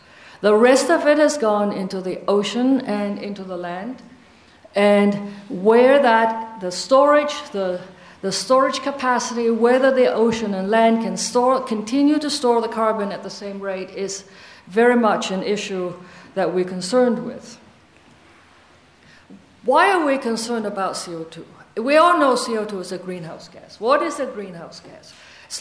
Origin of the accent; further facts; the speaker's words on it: Hong Kong; I'm from Hong Kong, and Hong Kong is obviously Hong Kong is here, a very much polluted Hong Kong that I came from